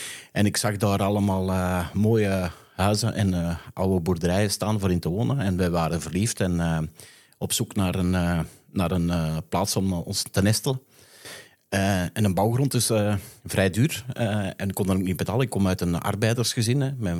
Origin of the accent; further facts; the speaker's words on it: Essen, Antwerp, Belgium; Ja, ik ben een Essenaar, hè, geboren in Essen.